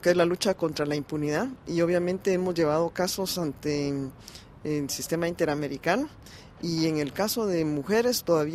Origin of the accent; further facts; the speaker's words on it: Guatemala; Como guatemalteca, claro, juega un papel bastante importante.